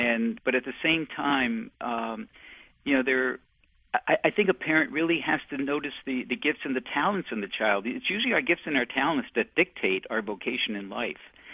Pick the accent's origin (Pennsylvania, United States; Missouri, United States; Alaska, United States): Pennsylvania, United States; Bethlehem; I had really the pleasure of growing up in Bethlehem, Pennsylvania, amidst the smokestacks of Bethlehem Steel, just a few blocks from the blast furnaces, and attended grade school and high school in Bethlehem